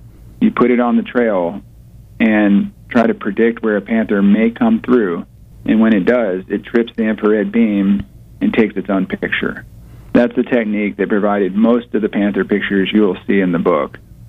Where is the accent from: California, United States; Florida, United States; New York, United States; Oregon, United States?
Florida, United States; Clearwater; now in Tampa, United States; I'm across the bay in Tampa. You're in my native land. I grew up in Clearwater.